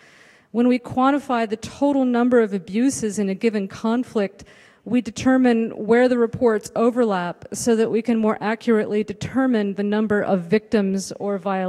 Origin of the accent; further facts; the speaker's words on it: San Francisco, California, United States; I'm from San Francisco.